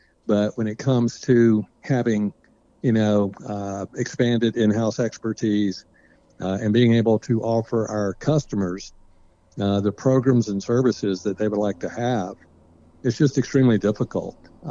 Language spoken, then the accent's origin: English; South Carolina, United States; accent: Southern; Yeah, Chris, I'm actually from South Carolina, and went to college in South Carolina.